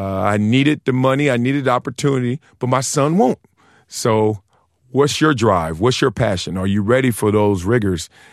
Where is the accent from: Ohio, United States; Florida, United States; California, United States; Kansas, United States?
California, United States; Compton; I did. I'm born and raised in Compton, South Central LA, right here. In the heart of the city, in the heart of a lot of gang activity, the drugs, the poverty.